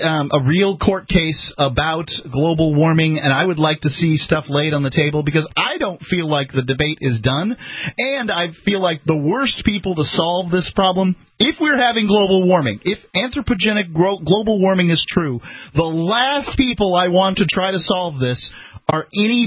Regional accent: Florida, United States; Yeah, it's rough down in the South. I'm from Florida. I'm familiar with it.

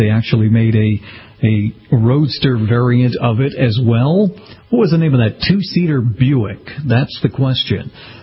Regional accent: Massachusetts, United States; I know you're from my home state of Massachusetts.

